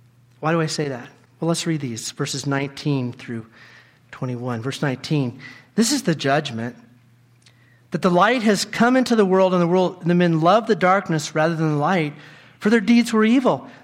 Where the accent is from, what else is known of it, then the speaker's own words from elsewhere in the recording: the South, United States; I grew up in the South and we don't have them here like they did there